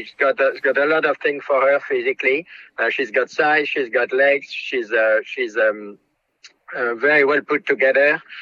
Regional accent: Normandy, France; moved away as an adult; I grew up in a farm in Normandy, a thoroughbred farm, horse farm, breeding farm.

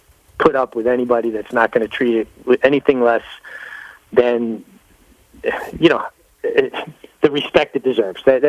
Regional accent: Brooklyn, New York, United States; growing up in Brooklyn, you didn't think Kentucky Derby. You thought Toboggan, Gravesend. Those are the races that I grew up

